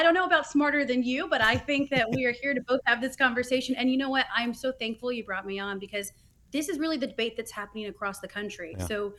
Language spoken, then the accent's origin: English; Taiwan; I actually grew up over in that area. I grew up in Taiwan as a missionary kid for 16 years.